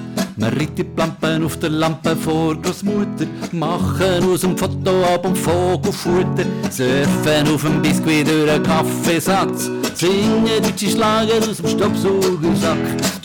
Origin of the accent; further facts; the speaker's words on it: Bern, Switzerland; Als erster Berner überhaupt